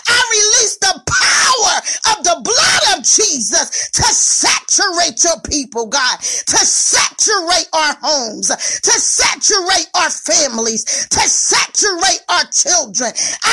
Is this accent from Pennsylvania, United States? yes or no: yes; Philadelphia, Pennsylvania, United States; Father, I'm from Philadelphia, the city of brotherly love.